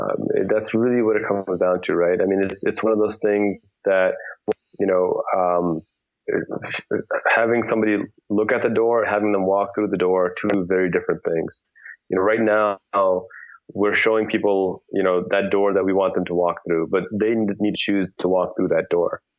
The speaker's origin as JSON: {"language": "English", "country": "United States", "said": "from my perspective as a Muslim, as an American, you know, my door is going to stay open."}